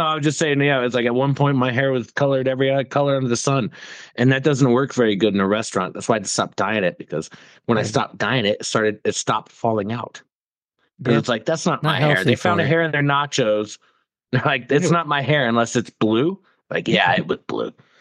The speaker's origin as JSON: {"language": "English", "country": "Ireland", "said": "Thank you, Irish. Being Irish, I got nobody else to blame. I just happen to be one of the Irish with their name spelled correctly."}